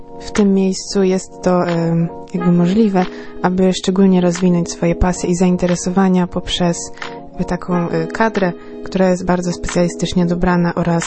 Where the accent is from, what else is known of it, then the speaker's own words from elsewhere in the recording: Sławków, Silesian Voivodeship, Poland; ja przyjechałam tutaj ze Sławkowa, to jest niedaleko Katowic, i aktualnie studiuję prawo.